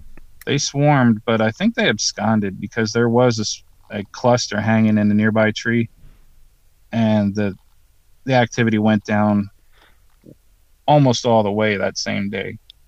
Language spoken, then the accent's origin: English; Oregon, United States; Oh, I'm from Oregon.